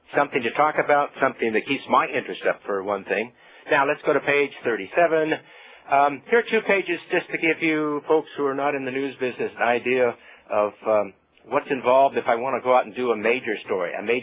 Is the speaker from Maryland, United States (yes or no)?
no; Seattle, Washington, United States; For those folks who are in Region 10, I'm from Seattle, Washington